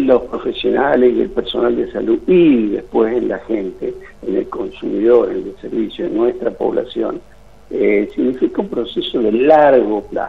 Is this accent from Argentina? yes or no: yes; Argentina